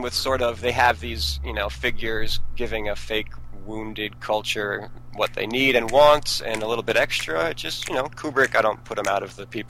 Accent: New Hampshire, United States; because I'm from New Hampshire

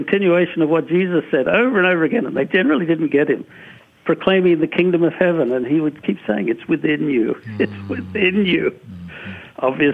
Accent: Australia; together with traveling with my father who moved to the U.S. and we grew up in Australia

